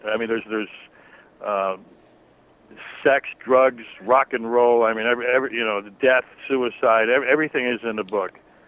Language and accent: English; Chicago, Illinois, United States; My hometown is Chicago